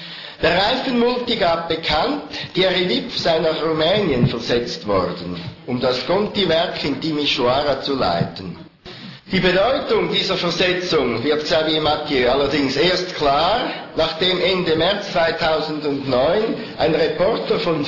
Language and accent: German; Switzerland; ich komme aus der Schweiz